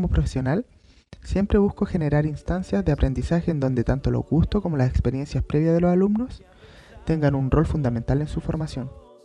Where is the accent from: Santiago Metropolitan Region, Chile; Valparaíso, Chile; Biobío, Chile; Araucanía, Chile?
Valparaíso, Chile; Quilpué; now in El Salvador, Chile; Provengo de la región de Valparaíso, específicamente de la comuna de Quilpué.